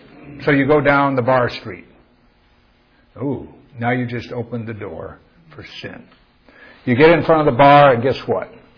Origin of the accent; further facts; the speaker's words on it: Missouri, United States; now in California, United States; I mean, I'm from Missouri.